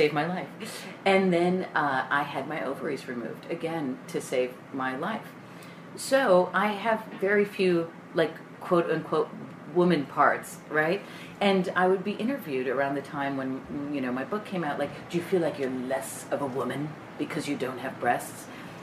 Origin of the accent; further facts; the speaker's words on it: Scottsdale, Arizona, United States; also born or lived in Brooklyn, New York; Originally I was born in New York, so I have some street cred. Brooklyn! PS197! But then my mom divorced my dad and moved us all the way to Scottsdale, Arizona, because there was family there.